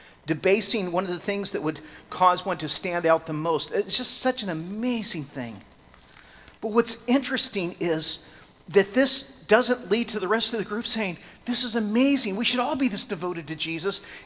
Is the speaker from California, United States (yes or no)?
yes; Santa Rosa, California, United States; When I grew up in Santa Rosa, we had a lady that everybody tried to avoid.